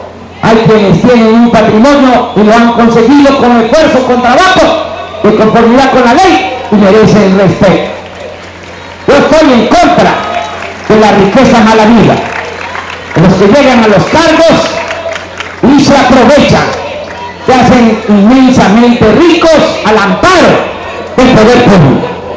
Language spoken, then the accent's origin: Spanish; Tepetitán, Tabasco, Mexico; yo que vengo de un pueblo de Tepetitán, Macuspana, Tabasco